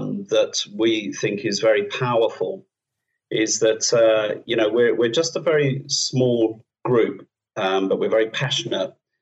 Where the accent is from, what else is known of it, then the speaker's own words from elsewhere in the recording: United Kingdom; And I don't know if it is because we're British, I must say.